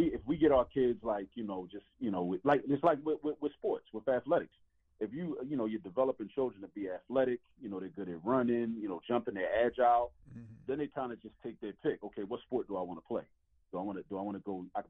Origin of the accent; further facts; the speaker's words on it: New York City, New York, United States; born there; also born or lived in Baltimore; I was born in the Bronx before my family moved to Baltimore. I lived in New York, so I would watch the Yankees and the Mets, right?